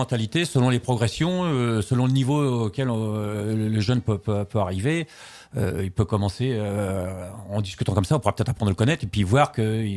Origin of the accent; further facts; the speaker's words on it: France; qui est chez nous en France